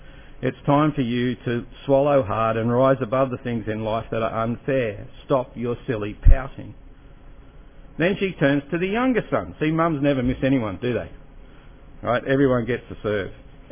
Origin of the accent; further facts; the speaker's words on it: Parramatta, New South Wales, Australia; also born or lived in Brisbane; I grew up in Parramatta, I lived in Brisbane, and then now I've been down here about 7 years.